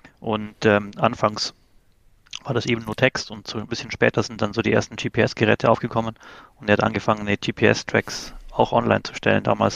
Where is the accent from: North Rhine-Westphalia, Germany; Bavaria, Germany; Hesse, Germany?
Bavaria, Germany; Munich; ich komme aus München